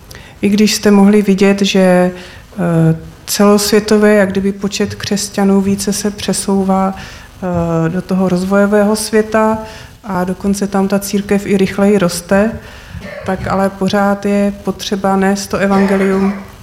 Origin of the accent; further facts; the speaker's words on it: Teplice, Ústí nad Labem Region, Czechia; also born or lived in Ostrava; jak už bylo řečeno, a pocházím původně z Teplic v Čechách, ale potom jsem studovala v Ostravě